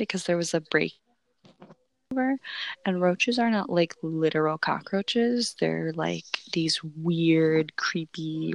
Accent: Phoenix, Arizona, United States; born there; Yeah, I was born in Phoenix.

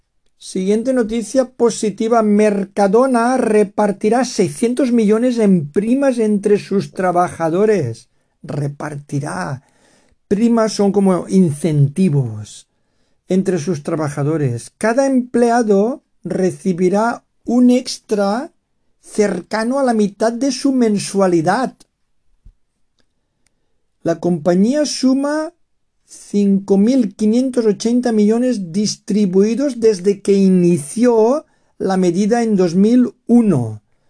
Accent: Valencian Community, Spain; es vecina de la ciudad de donde soy yo, de donde estoy emitiendo este podcast.

